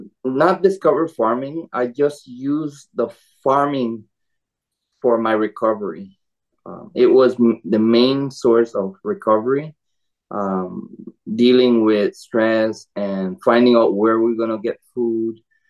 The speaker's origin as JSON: {"language": "English", "country": "Belize", "moved": "yes", "lives_now": "United States", "said": "So I'm from Belize in Central America. I'm currently on the Big Island over in Arcid Land area."}